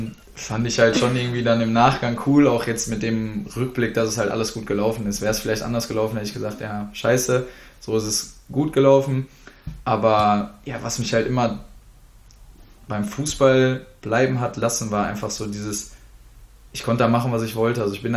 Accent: Dortmund, North Rhine-Westphalia, Germany; Ich komme halt aus Dortmund ursprünglich.

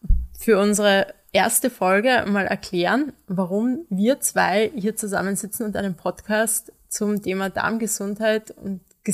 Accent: Villach, Carinthia, Austria; Beide aus Villach, ja.

